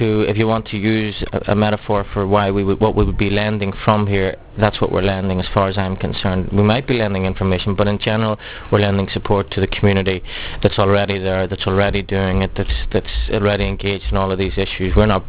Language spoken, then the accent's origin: English; Belfast, Northern Ireland, United Kingdom; which I didn't feel I got a very clear picture of growing up in Belfast.